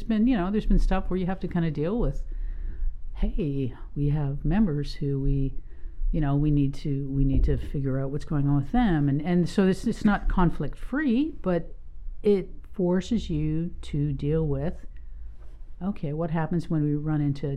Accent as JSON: {"language": "English", "town": "Victoria", "region": "British Columbia", "country": "Canada", "tie": "born or raised there", "also_born_or_lived": "United States / Vancouver", "said": "I was born and raised in Victoria, left for a good decade, lived in America, toured with Broadway musicals, lived in Vancouver, worked in the Vancouver film scene."}